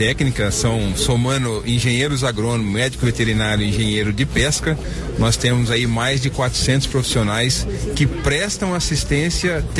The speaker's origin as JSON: {"language": "Portuguese", "town": "Terra Boa", "region": "Paraná", "country": "Brazil", "tie": "born or raised there", "said": "Sou natural de Terra Boa, aqui no Paraná."}